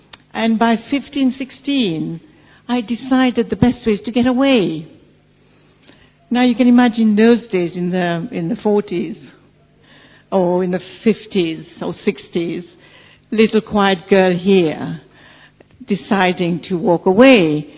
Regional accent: Mauritius; English is a second language; because we are from Mauritius and they speak, the bilingual, speak French and a very little English.

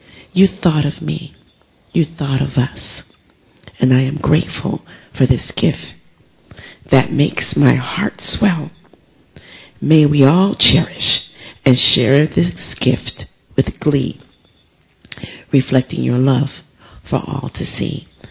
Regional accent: United States; born there; I've met many of you. It's been a blessing to meet you. I was born in the United States.

